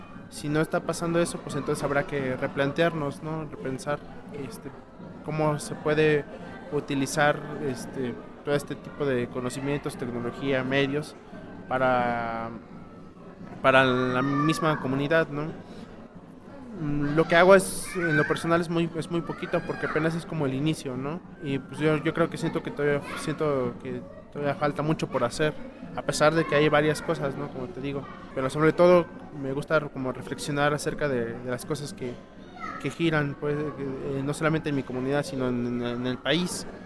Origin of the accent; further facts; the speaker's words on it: Puebla, Mexico; first language Totonac; Spanish is a second language; soy del estado de Puebla, de la Sierra Norte del mismo estado. Yo hablo el tutunacú, la forma castellana es totonaca.